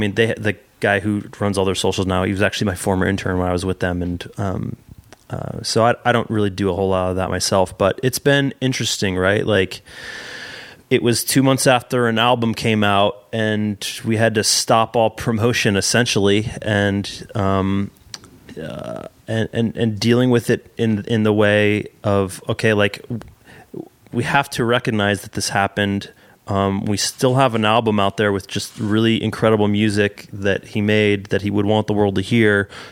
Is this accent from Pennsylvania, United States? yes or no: no; Illinois, United States; I was born and raised in Western Illinois, and I love weather, and I like cold weather